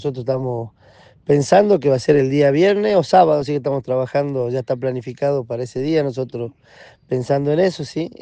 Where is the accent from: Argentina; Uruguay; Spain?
Argentina; Perico, Jujuy; porque somos de acá de Perico